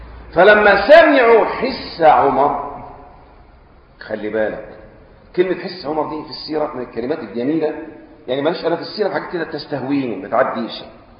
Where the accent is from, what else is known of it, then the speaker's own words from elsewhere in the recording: Egypt; هيمنة زي يقولوا احنا عندنا في مصر كده ايه همهمة